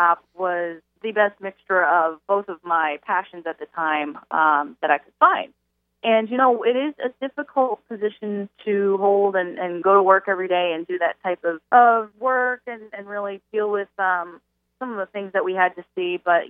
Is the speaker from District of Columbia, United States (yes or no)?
no; New Jersey, United States; now in Philadelphia, United States; I grew up in North Jersey, and then right after I graduated college, I moved to Philadelphia, and I've been here for about 5 years.